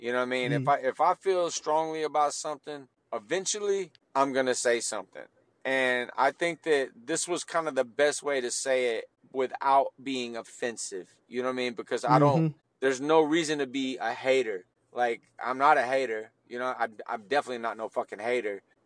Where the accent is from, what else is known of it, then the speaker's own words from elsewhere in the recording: Gadsden, Alabama, United States; also born or lived in Antioch, United States; I grew up in Antioch, dog. Like, I grew up in Antioch and Gadsden, Alabama. Like, I'm country in a whole different way.